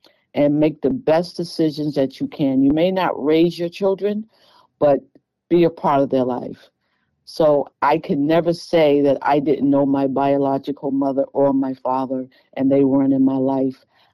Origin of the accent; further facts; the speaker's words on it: Boston, Massachusetts, United States; I lived in Dorchester when I grew up in Boston, and Boston was always known for being racist.